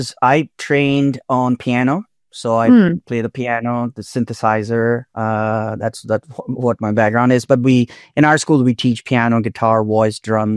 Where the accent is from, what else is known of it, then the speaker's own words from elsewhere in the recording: Pakistan; English is a second language; moved away; I'm a first generation immigrant. I was born and raised in Pakistan, and I was a published composer even then.